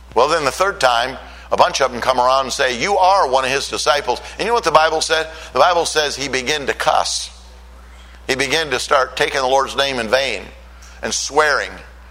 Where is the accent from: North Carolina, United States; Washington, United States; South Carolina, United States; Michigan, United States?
Michigan, United States; I was born and raised in Michigan.